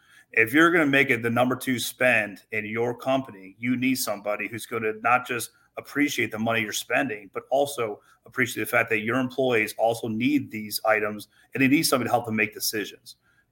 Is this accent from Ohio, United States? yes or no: yes; Ohio, United States; moved away; I grew up originally in Ohio, and I moved out here, a while ago, with my, now wife.